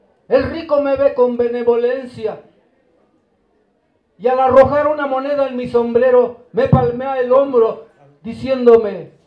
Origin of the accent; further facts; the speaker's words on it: Nezahualcóyotl, State of Mexico, Mexico; Soy del Estado de México, de la ciudad de Zagualcóyotl